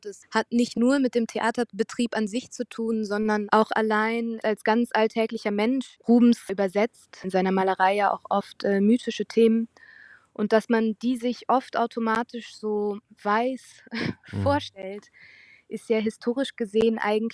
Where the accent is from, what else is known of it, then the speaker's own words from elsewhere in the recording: Herdecke, North Rhine-Westphalia, Germany; born there; Meine Familie stammt eigentlich aus Düren. Ich bin bei Dortmund in Herdecke geboren.